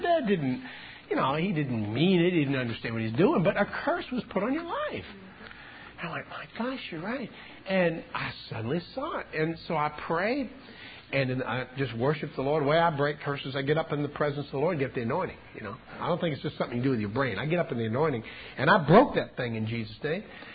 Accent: New Orleans, Louisiana, United States; I kept seeing this scene in my backyard when I grew up in New Orleans, Louisiana.

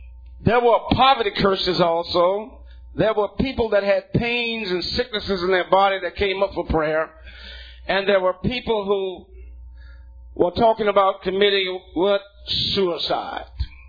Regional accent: Jacksonville, Florida, United States; now in Fayetteville, United States; My wife and I, we're from Jacksonville, Florida, but we live in Fayetteville, Georgia. And being raised up in Jacksonville, we are right there on the Atlantic.

